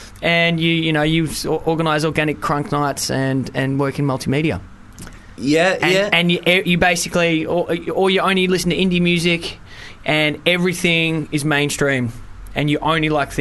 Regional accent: Melbourne, Victoria, Australia; But I am from Melbourne, so when it comes to coffee, I get very, very snobby about it.

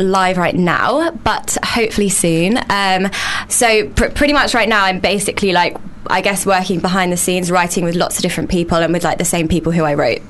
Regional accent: England, United Kingdom; accent: English; also born or lived in United States; I tried to keep my English accent

